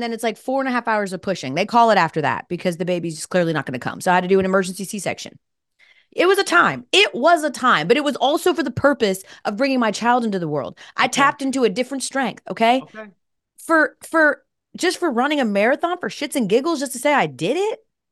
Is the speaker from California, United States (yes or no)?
no; Massachusetts, United States; accent: Boston; Over time, like my Boston accent starts out strong and then it starts to eventually take a turn.